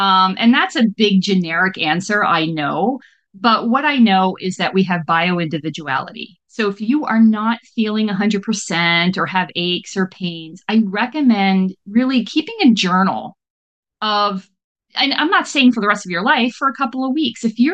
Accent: Canada; it's funny because I'm Canadian.

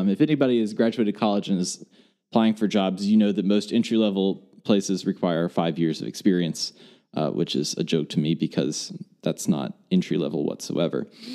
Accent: Bluefield, Virginia, United States; I was born technically in West Virginia. I grew up in this town called Bluefield, which essentially is split by a state line.

